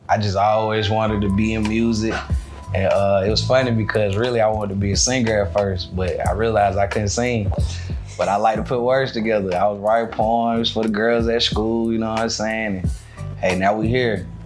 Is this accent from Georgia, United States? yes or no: yes; Atlanta, Georgia, United States; born there; I was born in Atlanta, of course.